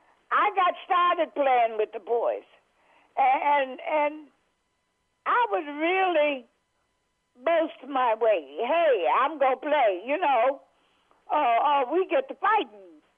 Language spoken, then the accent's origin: English; South Carolina, United States; born there; Well, actually, dear, see where I came from. I was born in South Carolina. And down south, we really had nothing else to do.